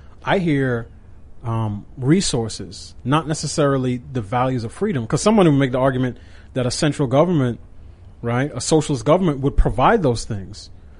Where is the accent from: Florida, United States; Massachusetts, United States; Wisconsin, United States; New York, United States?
New York, United States; I grew up in New York. I had a very, very different relationship with guns